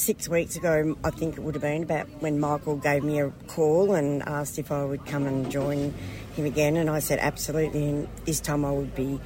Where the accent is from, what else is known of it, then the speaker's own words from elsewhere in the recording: Geelong, Victoria, Australia; now in Noosa, Australia; But I was raised in Geelong through Stolen Generation.